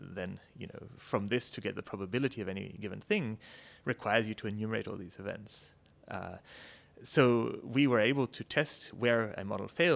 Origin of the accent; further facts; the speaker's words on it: Australia; also born or lived in Cambridge; I'm actually, my accent notwithstanding, Australian originally. So I did my undergrad in physics and in engineering at the Australian National University in Canberra.